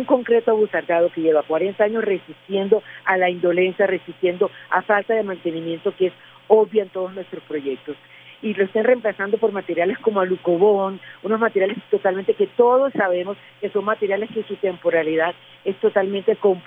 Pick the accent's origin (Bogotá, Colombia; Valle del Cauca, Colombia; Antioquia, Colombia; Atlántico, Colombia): Atlántico, Colombia; Barranquilla; no solamente como barranquillera